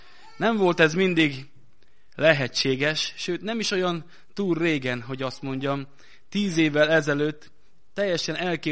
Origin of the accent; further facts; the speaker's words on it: Hungary; moved away as an adult; now in Gheorgheni, Romania; Magyarországi születésű vagyok, Magyarországon nevelkedtem, hosszú ideig ott éltem, és hát a Jóisten elhívásának a következménye az, hogy most Gyergyószent Miklóson élünk a családommal